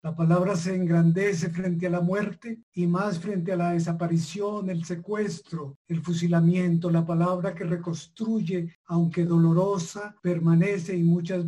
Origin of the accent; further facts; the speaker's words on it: Líbano, Tolima, Colombia; born there; Germán Guzmán ejercía como párroco de Líbano, Tolima, lugar donde yo nací